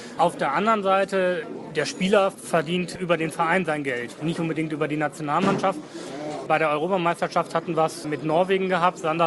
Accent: Cologne, North Rhine-Westphalia, Germany; Das muss ich jetzt als Kölner so sagen.

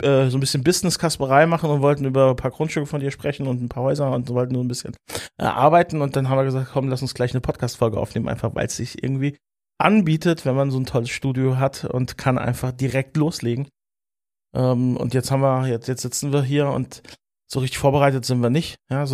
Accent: Switzerland; Bei uns in der Schweiz heißt das einfach nur Haus.

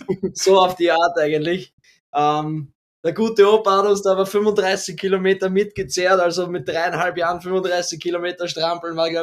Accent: Katzelsdorf, Lower Austria, Austria; also wir kommen ja eigentlich aus Katzelsdorf, das ist ein bisschen am Lande, neben Wiener Neustadt.

